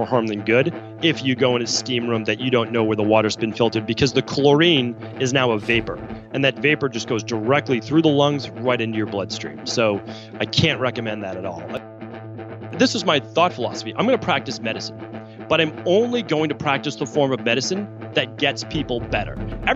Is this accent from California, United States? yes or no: no; Medford, Massachusetts, United States; growing up in Medford, Massachusetts, which is right outside of Boston